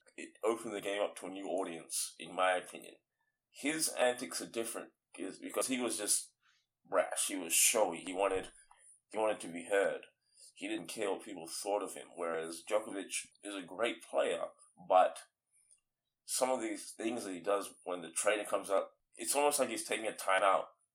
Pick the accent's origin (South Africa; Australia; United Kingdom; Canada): Australia; Growing up in Australia, the tennis is in your face every night.